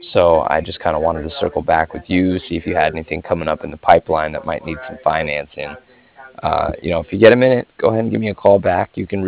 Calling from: Cardiff, Wales, United Kingdom; I was just calling from Cardiff

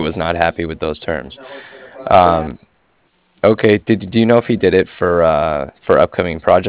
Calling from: Cardiff, California, United States; And I'm calling from Cardiff, that's C-A-R-D as in dog, I-F-F, like Frank.

